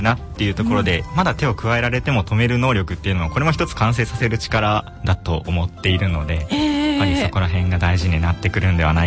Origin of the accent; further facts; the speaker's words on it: Ehime, Japan; 僕は出身は愛媛の方で。